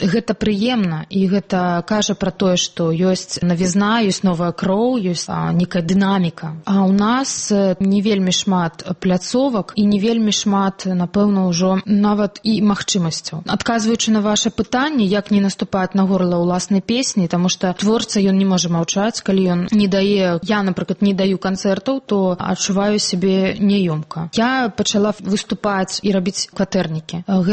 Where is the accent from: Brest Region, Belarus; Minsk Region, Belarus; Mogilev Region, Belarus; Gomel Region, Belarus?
Minsk Region, Belarus; Maladzyechna; Гэта мой родны горад.